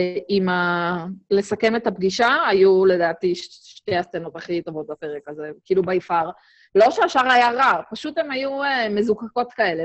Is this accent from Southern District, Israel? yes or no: no; Central District, Israel; אני גדלתי במרכז, ושם כאילו, מה זאת אומרת?